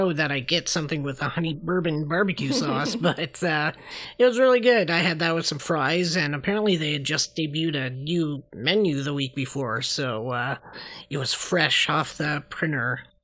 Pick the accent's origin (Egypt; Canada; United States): Canada; Tecumseh, Ontario; Oh, well, yeah, because I guess that's because I grew up in Tecumseh.